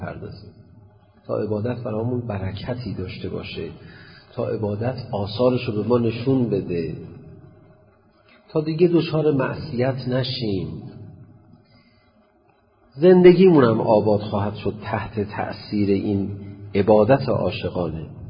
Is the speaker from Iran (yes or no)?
yes; Iran; هویت ملی هم که ما ایرانی هستیم، هویت دینی هم که ما مسلمان هستیم.